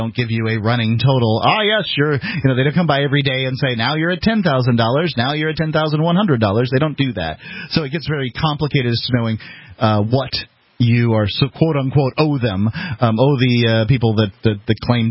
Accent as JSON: {"language": "English", "region": "Florida", "country": "United States", "said": "I mean, you know, I'm from Florida."}